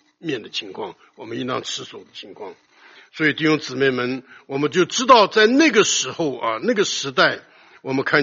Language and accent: Chinese; China; now in United States; 不过呢，在弟兄姊妹中，我们是中国人，别人是美国人啊。